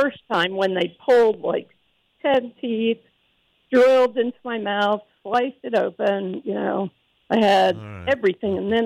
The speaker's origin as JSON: {"language": "English", "town": "Reston", "region": "Virginia", "country": "United States", "said": "Yeah, but I'm from Reston. I'm up here having dental work."}